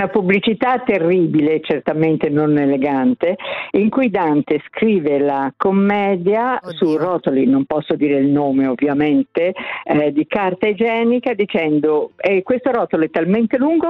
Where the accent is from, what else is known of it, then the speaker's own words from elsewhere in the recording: Tuscany, Italy; Io sono toscana e nelle campagne toscane io ricordo benissimo i contadini dei nonni